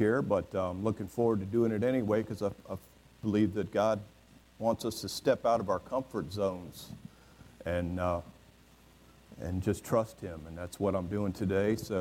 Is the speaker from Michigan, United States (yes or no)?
no; Virginia, United States; I'm born and raised in Fairfax County. I'm from inside the Beltway.